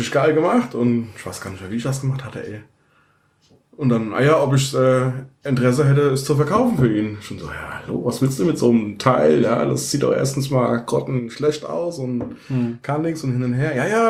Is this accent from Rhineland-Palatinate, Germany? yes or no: yes; Heidesheim am Rhein, Rhineland-Palatinate, Germany; born or raised there; also born or lived in Mainz